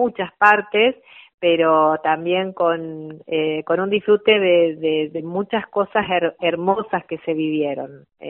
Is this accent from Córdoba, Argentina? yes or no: yes; San Basilio, Córdoba, Argentina; como soy de San Basilio, me gustó la posibilidad de estar un poco más cerca de mi casa.